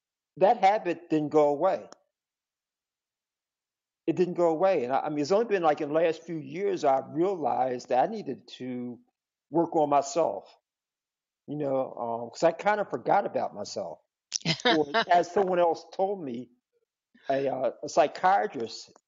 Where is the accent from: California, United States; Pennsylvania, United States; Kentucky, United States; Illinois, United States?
Pennsylvania, United States; Philadelphia; I'm from Philadelphia. I'm still kind of like childlike.